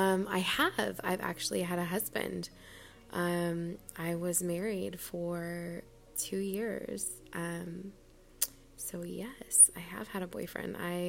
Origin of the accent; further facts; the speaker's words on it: Texas, United States; Well, I'm from Texas, so I like going tubing down the river and stuff like that.